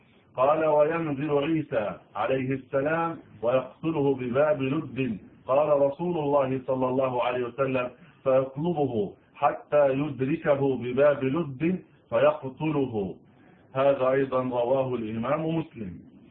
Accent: Egypt; عندنا في مصر حارة اسمها حارة اليهود

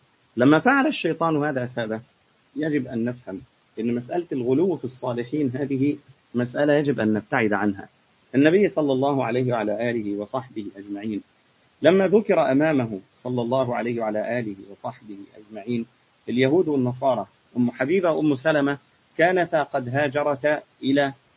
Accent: Egypt; يعني تخيل مثلا إن في ولي في بلد ساحلية عندنا في مصر

